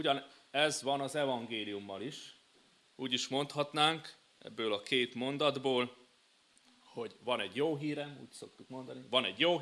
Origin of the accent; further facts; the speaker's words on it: Apața, Brașov County, Romania; hétfalusiak, meg Brassó környékiek, én onnan származok, hogy mi most apácaiak például székelyek vagyunk, vagy csángók vagyunk.